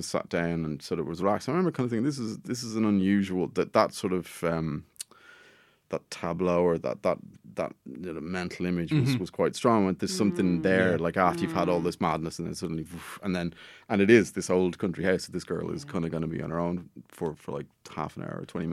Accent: Dundrum, Leinster, Ireland; I live not too far from Ralph Harman Castle, and I grew up in Dundrum

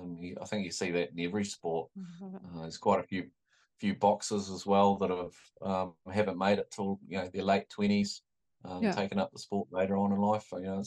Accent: New Plymouth, Taranaki, New Zealand; Like I always wanted to be an All Black, you know, like as every Kiwi kid does. But, you know, like, yeah, I played 5th-15 at New Plymouth Boys High School

